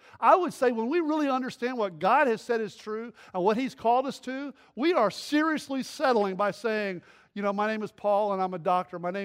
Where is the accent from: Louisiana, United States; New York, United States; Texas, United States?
Texas, United States; And then I grew up in Texas. You had the Cowboys, and they had their own group, and they all dressed a certain way.